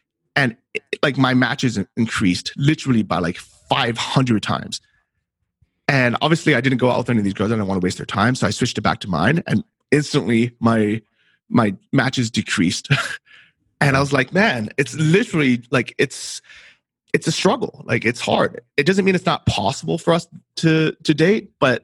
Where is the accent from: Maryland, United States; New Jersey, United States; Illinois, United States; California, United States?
California, United States; San Francisco; I grew up in San Francisco, and even though half of my school was Asian, they're all from Hong Kong. So they all spoke Cantonese. And even though I was technically Chinese, I didn't speak the same language as them.